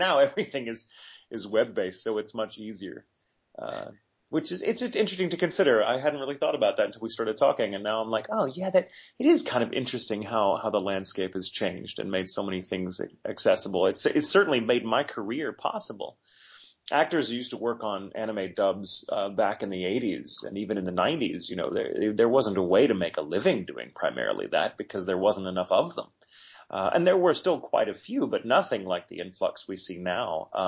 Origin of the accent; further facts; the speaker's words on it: Texas, United States; born and raised in Texas, but not that you'd know it from my accent, because I didn't really, the stutter, I didn't have a chance to develop the Texas accent because I learned to speak from a British lady.